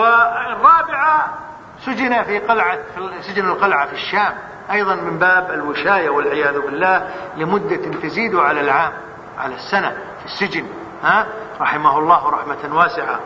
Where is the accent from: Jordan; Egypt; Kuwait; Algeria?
Kuwait; حتى عندنا في الكويت